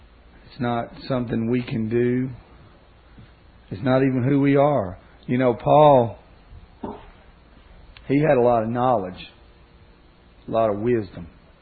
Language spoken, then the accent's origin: English; Alabama, United States; It's not all Southerners. I'm from Alabama.